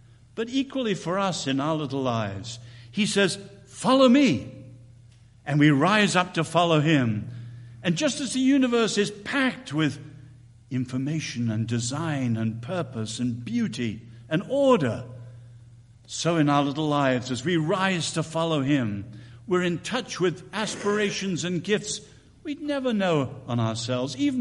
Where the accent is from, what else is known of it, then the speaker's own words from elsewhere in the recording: China; also born or lived in India; I grew up under Buddhism in China.